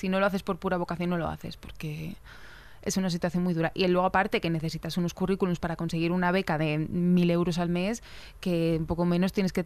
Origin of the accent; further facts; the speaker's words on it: León, Castile and León, Spain; tanto Pablo como yo venimos de León, que es una ciudad muy pequeña.